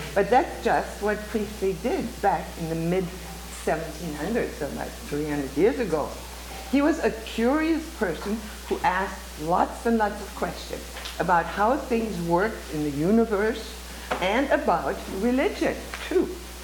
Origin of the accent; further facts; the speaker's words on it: Germany; I'm from Germany, so for people there call their grandmas Oma.